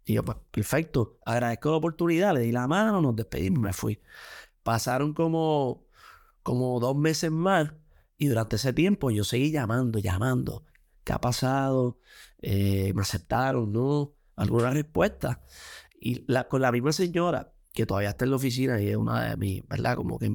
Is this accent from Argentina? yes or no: no; Mayagüez, Puerto Rico; yo soy un jibarito de Mayagüez, vengo de una clase, ¿verdad? Mi familia es clase media trabajadora